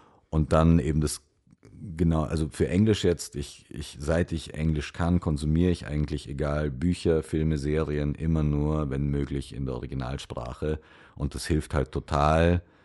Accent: Germany; German is a second language; also born or lived in Romania; Ich bin geboren in Rumänien und dann so im Kindergarten, ohne Deutsch zu können, nach Deutschland gezogen

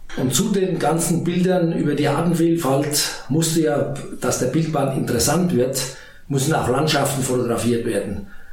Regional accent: Heigenbrücken, Bavaria, Germany; Bei uns im Spessart, in Heidenbrücken, gibt es sowas nicht.

